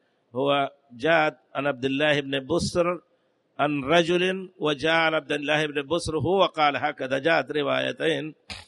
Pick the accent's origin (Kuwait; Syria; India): India; وعندنا في الهند